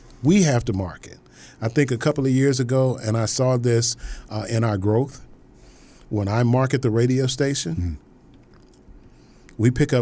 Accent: St. Louis, Missouri, United States; when I go from here to my hometown of St. Louis and I'm driving, oh, these guys hate it because I can hear the radio station.

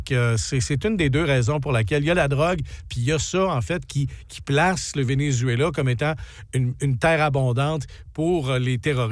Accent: United States; je suis américain, je suis un américain, mais je peux pas leur prouver.

